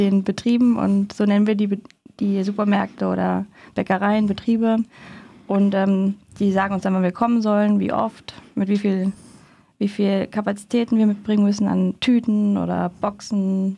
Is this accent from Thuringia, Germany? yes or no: yes; Thuringia, Germany; Ich komme aus Thüringen.